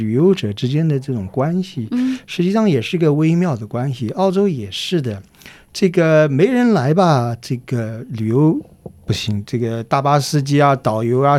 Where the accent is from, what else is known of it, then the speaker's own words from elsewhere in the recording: Anhui, China; 很多我觉得像我听到的口音是我们老家安徽的这个老太太出来